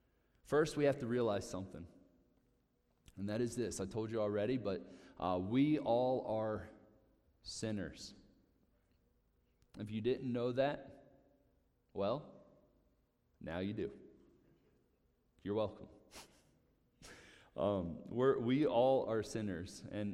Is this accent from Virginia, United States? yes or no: yes; Virginia Beach, Virginia, United States; born there; I was born in Virginia Beach, Virginia, right? I've come a long way.